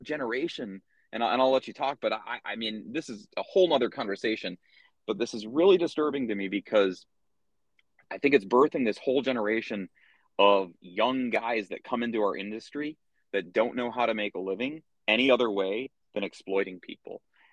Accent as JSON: {"language": "English", "town": "Chicago", "region": "Illinois", "country": "United States", "said": "I'm from Chicago, and in Chicago there's our public TV station was Channel 11 WTTW"}